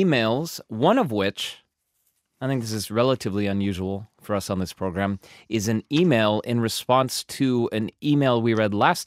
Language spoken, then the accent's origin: English; Seattle, Washington, United States; And she's saying that because I'm from Seattle, from the greater Seattle area originally.